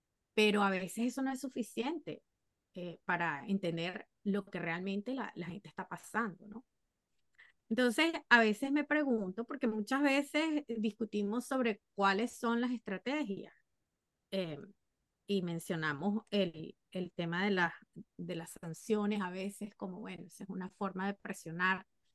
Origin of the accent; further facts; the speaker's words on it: Venezuela; para nosotros los que somos venezolanos que vivimos afuera